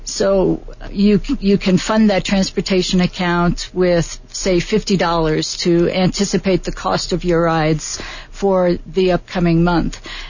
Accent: New York City, New York, United States; As I grew up in New York City, but even as a New York City resident, when I turned 16, the first thing that I wanted to do is get the license, and I did.

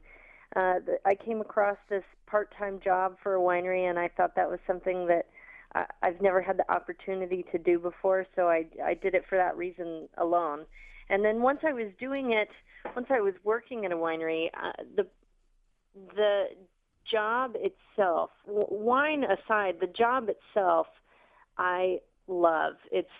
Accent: Washington, District of Columbia, United States; And I'm originally from Washington, D.C. That's where I grew up.

